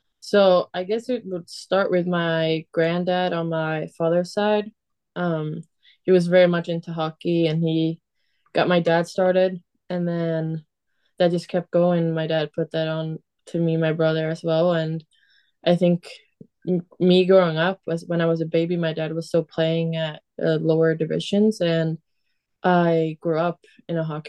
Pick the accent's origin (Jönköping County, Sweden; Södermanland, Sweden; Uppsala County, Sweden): Uppsala County, Sweden; Uppsala; now in Leksand, Sweden; I'm from Uppsala, a city close near Stockholm.